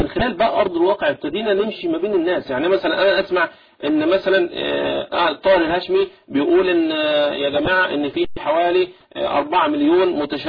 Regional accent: Egypt

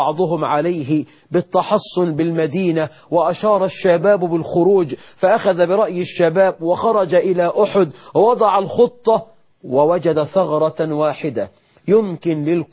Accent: Egypt

